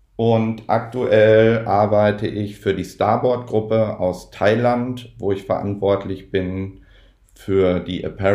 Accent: North Rhine-Westphalia, Germany; Also aufgewachsen bin ich ja in Nordrhein-Westfalen. Da habe ich Windsurfen im Alter von 12 Jahren auf der Möhnetalsperre gelernt

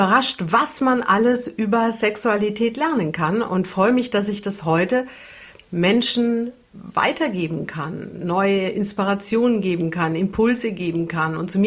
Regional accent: Bavaria, Germany; ich komme ja aus Franken

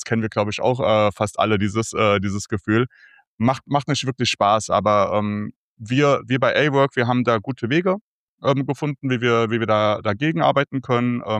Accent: Offenbach, Hesse, Germany; now in Spain; Ursprünglich komme ich aus Offenbach, aus Deutschland, bin vor jetzt mittlerweile ziemlich genau 7 Jahren den Weg nach Spanien gegangen

